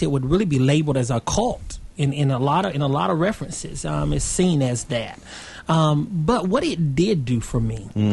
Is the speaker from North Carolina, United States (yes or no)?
yes; North Carolina, United States; Well, I grew up in Wilkes County, which is in the foothills of North Carolina. Grew up Baptist, was saved when I was 10 years old.